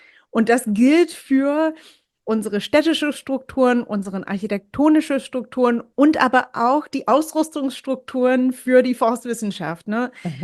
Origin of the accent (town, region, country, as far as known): New Jersey, United States; born or raised there; also born or lived in New Hampshire, United States